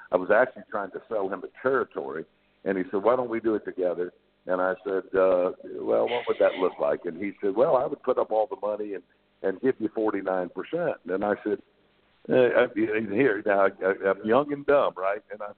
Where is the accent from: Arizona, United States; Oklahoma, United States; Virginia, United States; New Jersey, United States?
Oklahoma, United States; moved away; also born or lived in Florida; So I was born and raised in Oklahoma.